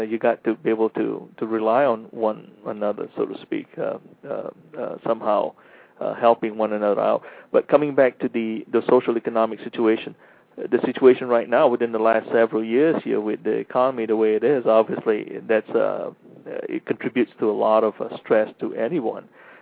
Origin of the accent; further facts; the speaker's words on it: Malaysia; I mean, I grew up in Malaysia, and what's interesting about it, I remember when I was 5, 6 years old